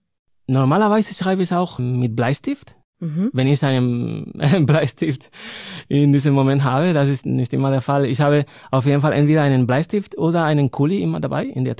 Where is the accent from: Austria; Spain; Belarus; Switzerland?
Spain; Madrid, Community of Madrid; German is a second language; also born or lived in Cologne / Linz am Rhein; now in Germany; Ich meine, ich komme ja aus Madrid, aber...